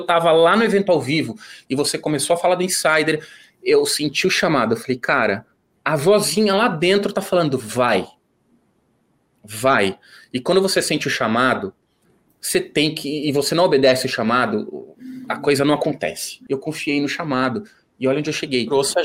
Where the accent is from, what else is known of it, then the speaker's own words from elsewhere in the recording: São Paulo, Brazil; Eu sou de São Paulo, capital, Zona Sul, bairro do Morumbi.